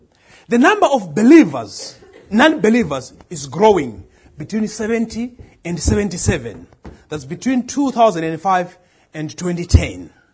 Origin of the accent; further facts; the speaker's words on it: Zimbabwe; I come from Zimbabwe, but I'm here preaching in this church.